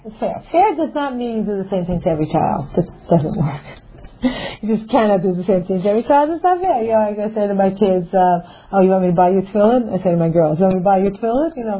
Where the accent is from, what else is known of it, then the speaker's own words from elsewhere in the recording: United States; to us, growing up in America, that was weird, you know what I mean?